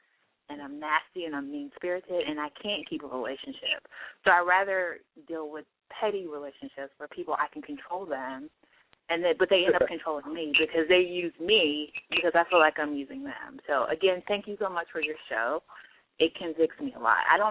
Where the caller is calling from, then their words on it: Silver Spring, Maryland, United States; I'm calling from Silver Spring, Maryland.